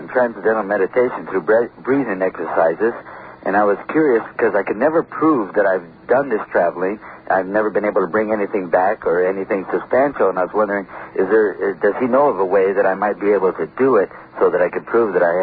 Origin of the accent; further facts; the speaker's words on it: California, United States; I'm from the Bay Area